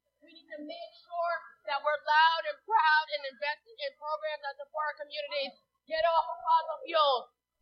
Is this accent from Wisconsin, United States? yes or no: no; New York, United States; And so I stand with you as a legislator, but as a New Yorker calling for change.